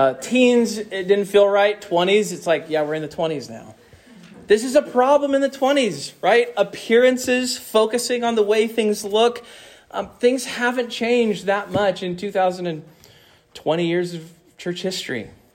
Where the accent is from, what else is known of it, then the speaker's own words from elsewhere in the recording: Stafford, Kansas, United States; My hometown had its own Facebook. It was called the newspaper. And it was a town that was 1 mile by 1 mile. We had 5,000 people that lived in Stafford, Kansas.